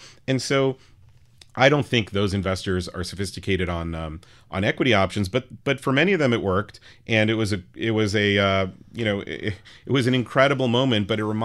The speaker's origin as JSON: {"language": "English", "town": "New York City", "region": "New York", "country": "United States", "tie": "born or raised there", "said": "I grew up on the Upper West Side, which was not the safe place it is today back then in the late 80s"}